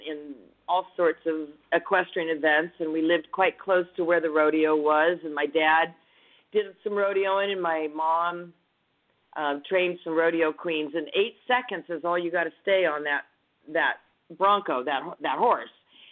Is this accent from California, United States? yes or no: yes; Brawley, California, United States; also born or lived in Yuma; I was born in Yuma, Arizona, and then I was raised in a little town called Brawley, California, very, very close to the Mexicali border.